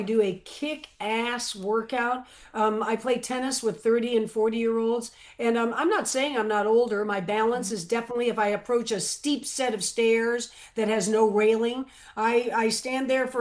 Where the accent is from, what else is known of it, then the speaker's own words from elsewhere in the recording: Florida, United States; Well, for me, I grew up in Southern Florida, right down the road from Miami.